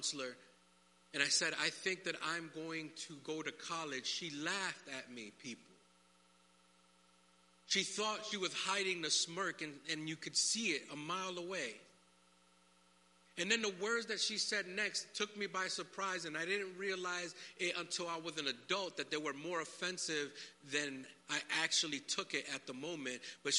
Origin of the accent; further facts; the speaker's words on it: Connecticut, United States; Said, no way, I'm from Connecticut.